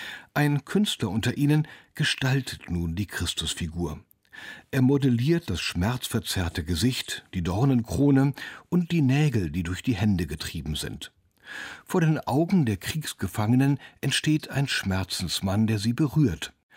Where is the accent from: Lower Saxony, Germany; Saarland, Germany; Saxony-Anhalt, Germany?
Lower Saxony, Germany; Osterode; seit meiner Kindheit in Osterode. Er gehört in meine Heimat- und Konfirmationskirche.